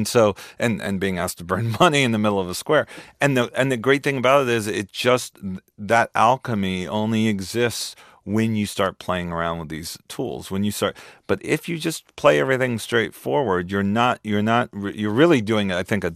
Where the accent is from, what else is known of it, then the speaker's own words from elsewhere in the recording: United States; but it's more about the unique perspective that I have growing up in America is different than a white person might have.